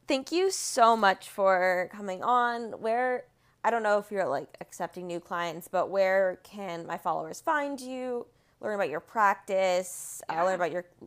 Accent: Rumson, New Jersey, United States; Yeah, I'm from Rumson on the beachish.

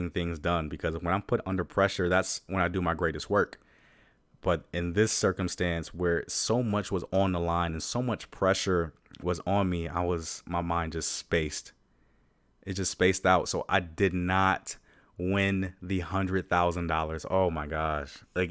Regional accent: Detroit, Michigan, United States; So I say like, hey, Ellen, I'm from Detroit.

